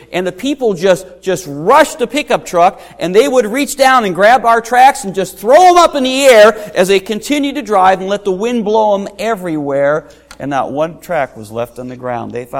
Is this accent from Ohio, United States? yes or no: yes; Cleveland, Ohio, United States; As a young boy growing up in Cleveland, Ohio, we grew up at the Parma Heights Baptist Church